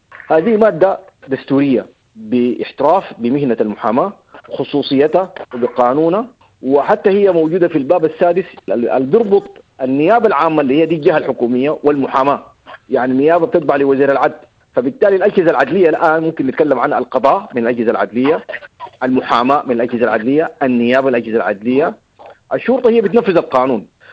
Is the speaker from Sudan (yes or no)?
yes; Sudan; ما حصل إلا عندنا في السودان